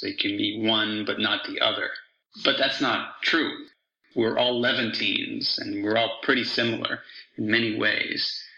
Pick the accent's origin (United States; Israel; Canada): Israel; I teach comparative literature at the University of Georgia, and I grew up in Israel.